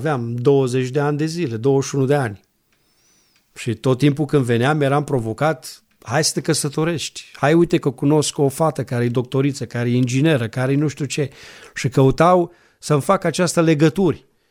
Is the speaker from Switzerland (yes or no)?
no; Ploiești, Prahova, Romania; Că noi suntem din Ploiești.